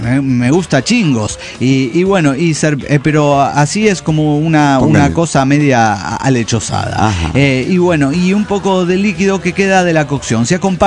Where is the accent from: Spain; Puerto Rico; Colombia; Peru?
Colombia; en mi país, y más específicamente en las tierras paisas, Medellín y todo el eje cafetero